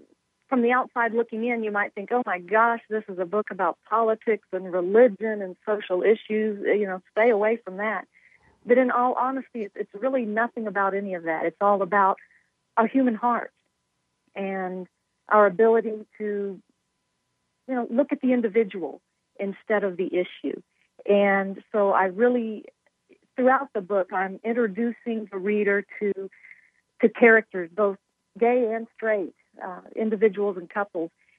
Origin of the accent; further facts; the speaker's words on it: Texas, United States; Well, I grew up in Texas, and I had never read Uncle Tom's Cabin.